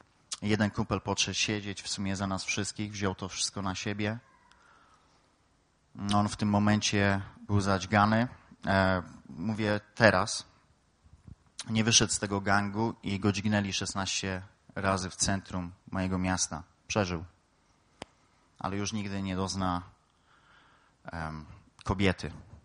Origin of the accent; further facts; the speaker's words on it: Knurów, Silesian Voivodeship, Poland; born there; urodziłem się w Knurowie na Śląsku, na tej naszej Sylesji